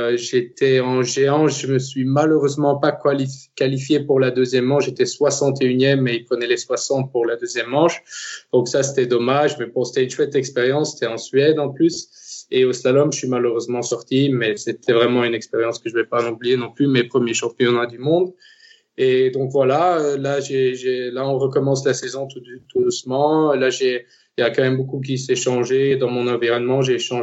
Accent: Ettelbruck, Diekirch, Luxembourg; j'ai 20 ans, je viens d'Ettelbruck

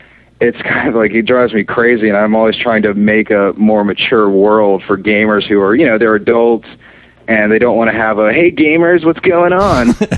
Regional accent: the South, United States; You know, I'm from the South originally, so I always, anytime a game features Southerners, I'm always like, woohoo, yeah.

